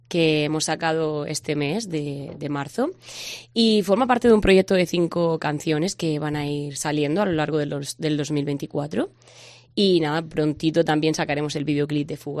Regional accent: Algezares, Region of Murcia, Spain; Sí, soy de Algezares y, bueno, ahora mismo vivo en San Ginés, pero de aquí, de Murcia, sí.

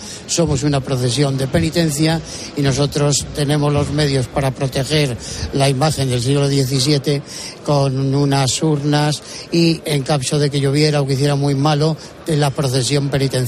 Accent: Castile and León, Spain; Nosotros somos castellanos y somos muy austeros, muy sencillos

